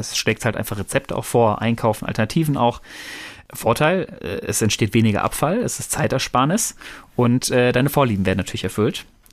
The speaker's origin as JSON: {"language": "German", "region": "North Rhine-Westphalia", "country": "Germany"}